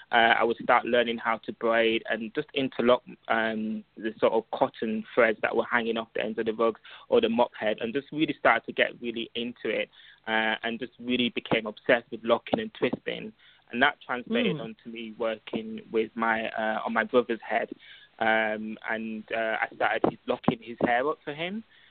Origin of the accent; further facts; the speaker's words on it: Huddersfield, Yorkshire and the Humber, United Kingdom; So I'm originally based, I was born in UK, and I was raised in Huddersfield, Yorkshire. That's North England.